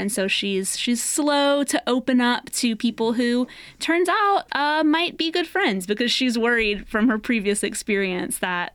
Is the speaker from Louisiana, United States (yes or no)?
yes; Baton Rouge, Louisiana, United States; You know, my mom is from like Chauvin area and I grew up in Baton Rouge, right? So moving to a different part of the state.